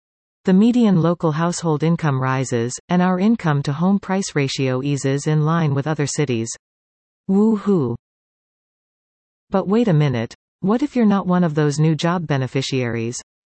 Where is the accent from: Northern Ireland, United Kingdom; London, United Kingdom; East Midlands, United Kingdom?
London, United Kingdom; I come from London, England, which is by anybody's standards a world-leading city with countless global HQs, particularly in the financial industry.